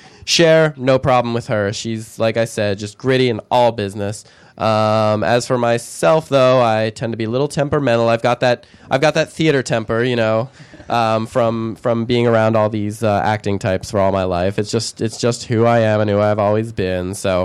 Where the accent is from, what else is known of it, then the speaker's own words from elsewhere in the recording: Pennsylvania, United States; I grew up in Pennsylvania, and I was thankful to find a very quaint little gayborhood up in the New Hope area, Doylestown area.